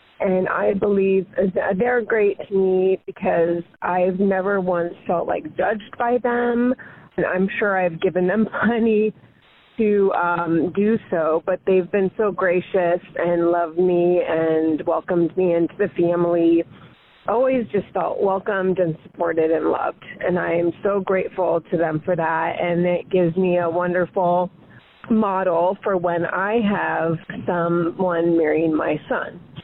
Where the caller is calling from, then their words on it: Tucson, Arizona, United States; I'm calling from Tucson, Arizona.